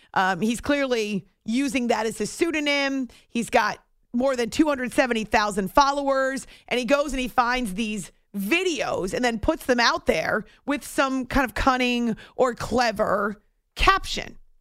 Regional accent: New England, United States; And I grew up in New England.

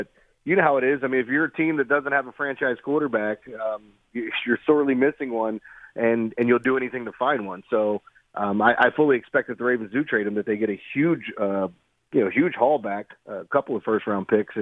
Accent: Baltimore, Maryland, United States; But growing up in Baltimore, I didn't have a football team. They left when I was 4 years old

